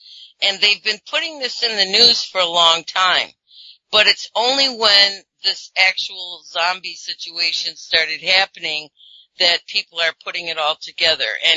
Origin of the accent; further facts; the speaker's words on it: Hickory, North Carolina, United States; right here in my hometown of Hickory, North Carolina